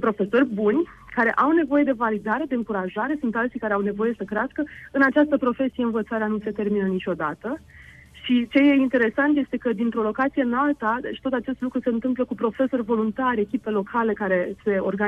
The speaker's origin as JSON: {"language": "Romanian", "town": "Iași", "region": "Iași County", "country": "Romania", "said": "Eu însă, în practic, fac naveta între Scoția și România. Eu am venit și sunt din Iași, așa că Iași este orașul meu de suflet."}